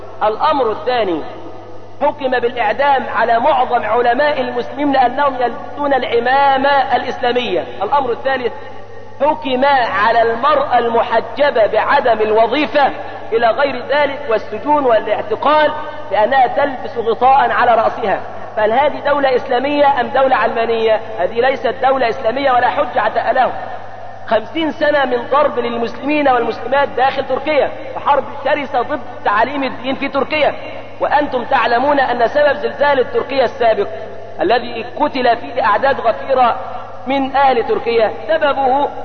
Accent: Egypt; ونحمد الله أننا عندنا في مصر والحمد لله أن نسبة الحجاب مرتفعة في مصر

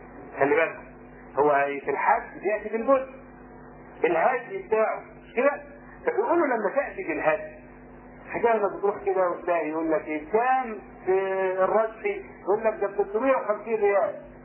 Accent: Egypt; عكسنا احنا فدول مصريين

